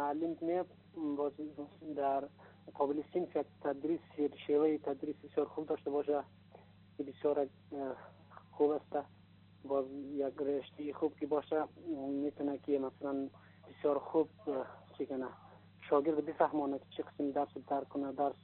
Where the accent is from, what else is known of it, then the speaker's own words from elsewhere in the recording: Bamyan, Afghanistan; now in Kabul, Afghanistan; ما از بامیان هستم، الان در کابل.